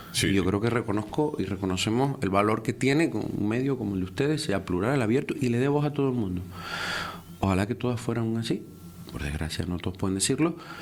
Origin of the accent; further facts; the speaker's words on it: Santa Úrsula, Canary Islands, Spain; porque yo soy de Santa Úrsula